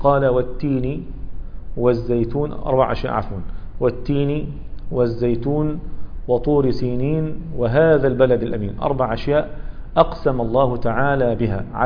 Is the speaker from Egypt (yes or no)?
yes; Sinai, Egypt; في بلدنا سيناء، وسيناء من ديار الشام